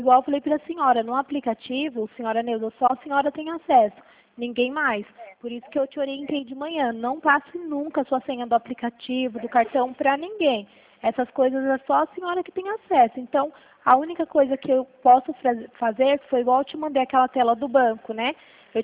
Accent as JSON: {"language": "Portuguese", "region": "São Paulo", "country": "Brazil", "said": "eu sou daqui de São Paulo"}